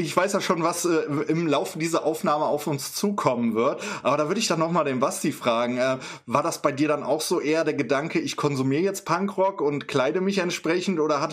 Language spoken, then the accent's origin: German; Düsseldorf, North Rhine-Westphalia, Germany; ich komme ja aus Düsseldorf